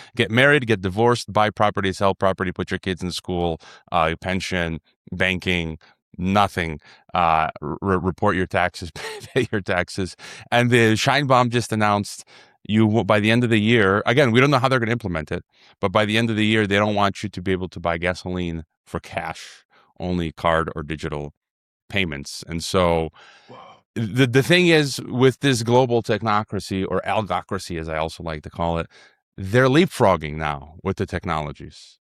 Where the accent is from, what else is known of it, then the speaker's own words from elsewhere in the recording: Chicago, Illinois, United States; you know, I'm from Chicago, the murder capital of America.